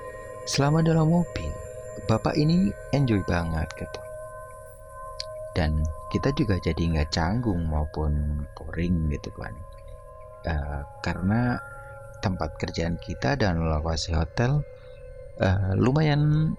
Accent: Surabaya, East Java, Indonesia; iya pak, saya asli Surabaya pak, kesini emang ada urusan kerjaan aja

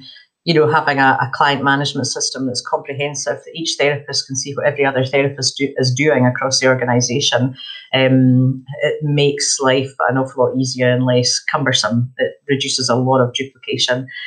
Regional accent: Perth, Scotland, United Kingdom; moved away; I come from Perth in Scotland, and a lot of people say, you don't sound Australian. I said, no, the original Perth in Scotland, the one that named the one in Australia. So I come from there, and but I haven't lived in Scotland probably for the last 18

